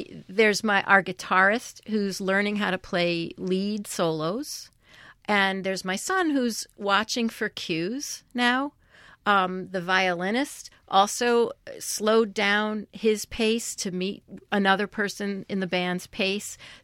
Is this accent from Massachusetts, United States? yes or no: yes; Brookline, Massachusetts, United States; Nat's in a rock band called … because we are all from Brookline.